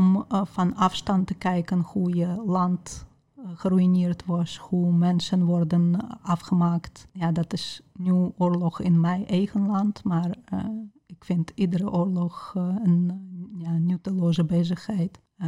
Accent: Ukraine; Dutch is a second language; Ik zeg altijd dat ik ben kind van Sovjet-Unie. Maar ik zie Sovjet-Unie meer dat wij meer aan samenhorigheid werkten. Aan respect voor iedereen, respect voor iedere nationaliteit, respect voor iedere mens. Ja, Oekraïne, sommige mensen zien dat wij zijn vrij van Rusland.

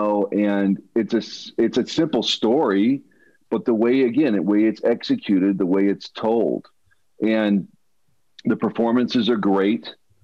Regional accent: Denver, Colorado, United States; I grew up in Denver, Colorado. We drove, you know, an hour and a half to see Evil Dead, Evil Dead 2.

